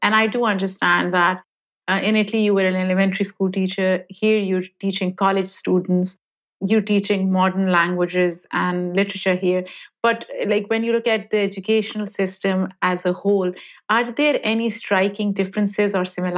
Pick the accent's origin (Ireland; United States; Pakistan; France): Pakistan; having grown up in Pakistan